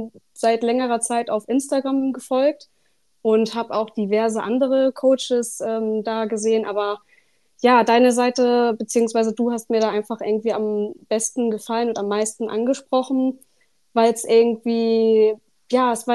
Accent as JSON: {"language": "German", "town": "Kiel", "region": "Schleswig-Holstein", "country": "Germany", "said": "ich bin 26, ich komme aus Kiel"}